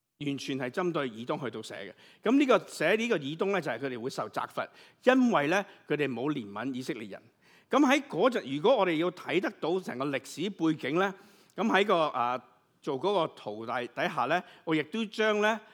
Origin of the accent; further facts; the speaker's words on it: China; 我哋唔信嗰啲噶嘛，我哋信我哋中国人嘅嘢噶嘛